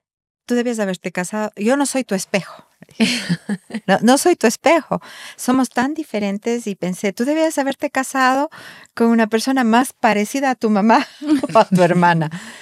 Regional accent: Cuenca, Azuay, Ecuador; Eres de Guayaquil, yo soy de Cuenca.

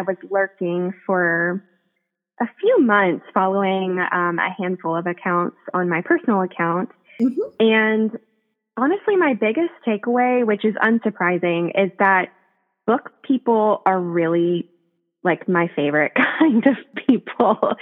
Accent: Virginia Beach, Virginia, United States; also born or lived in Rockville, Maryland; now in Middle Tennessee, United States; I was born in Rockville, so not too far outside of D.C., and most of my family is still there. And then when I was in third grade, moved to Virginia Beach with my mom

